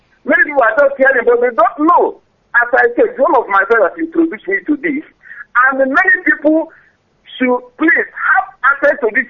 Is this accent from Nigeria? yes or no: yes; Enugu State, Nigeria; I grew up in the village. I'm from Enugu State. I'm up to 20 before I'm going to get my way to Port Harcourt.